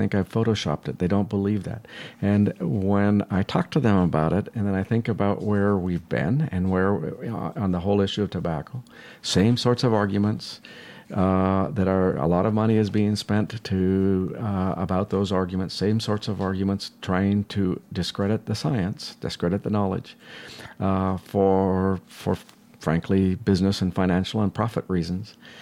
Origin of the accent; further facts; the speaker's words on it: Washington, United States; as I mentioned, I'm from Washington State, originally going way back.